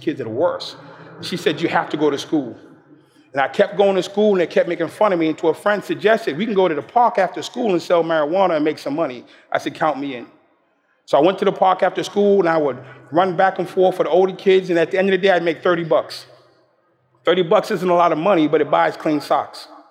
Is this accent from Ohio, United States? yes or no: no; Boston, Massachusetts, United States; born there; I was born in Boston, Massachusetts.